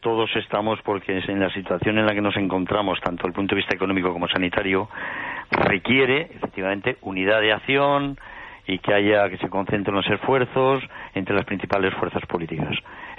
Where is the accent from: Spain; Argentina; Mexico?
Spain; Somos muchos los españoles que efectivamente nos sentimos tremendamente orgullosos de estos últimos 40 años